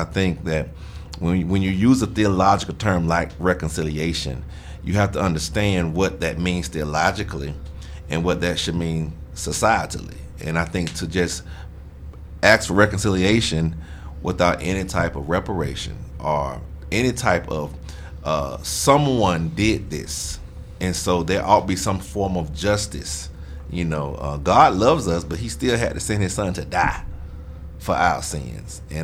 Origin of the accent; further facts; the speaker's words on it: Alabama, United States; You know, I'm from Alabama, and the place of what Birmingham is.